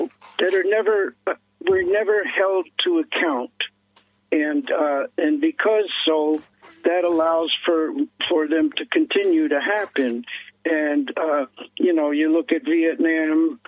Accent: New York, United States; the tough New Yorkers, and I'm from New York

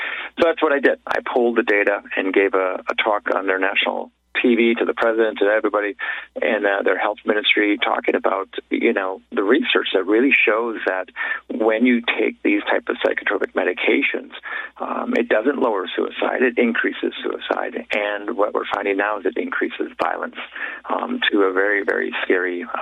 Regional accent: Wisconsin, United States; I ran a free clinic here in my hometown in Wisconsin

